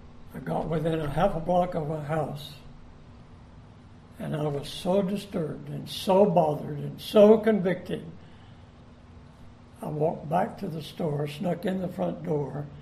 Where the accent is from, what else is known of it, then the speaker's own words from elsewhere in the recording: Dallas, Texas, United States; I was raised in East Dallas, a block down, and go left, another half block was a grocery store.